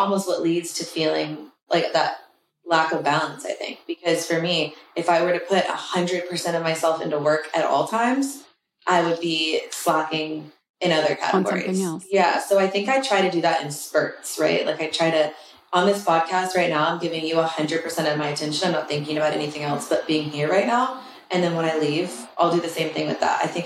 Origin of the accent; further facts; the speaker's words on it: Austin, Texas, United States; also born or lived in Manhattan; I was born in Manhattan, and then I was raised in Austin. My dad was in tech, so we moved here when I was, like, 2, and I grew up here. Like, I definitely identify as, like, an Austin girl